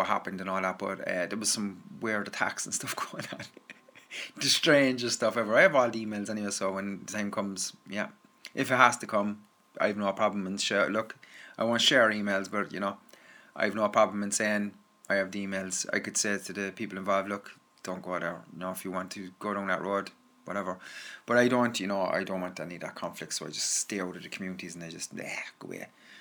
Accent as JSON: {"language": "English", "country": "Ireland", "said": "So as being an Irish person, it would be fairly good, I would say."}